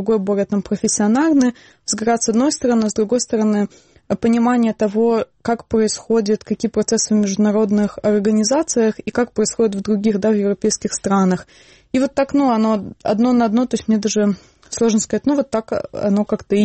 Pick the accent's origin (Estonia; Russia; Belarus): Belarus; Brest, Brest Region; moved away as an adult; also born or lived in Minsk, Belarus; И потом я стала учить международное право и переехала в Минск. Сама я родилась и жила в Бресте до этого.